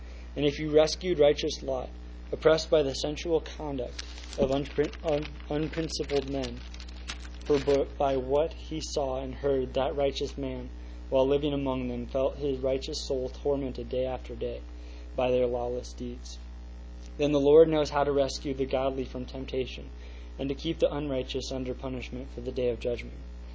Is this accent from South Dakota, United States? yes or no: no; Cedar Rapids, Iowa, United States; I am from Cedar Rapids, Iowa, as I've told you guys before.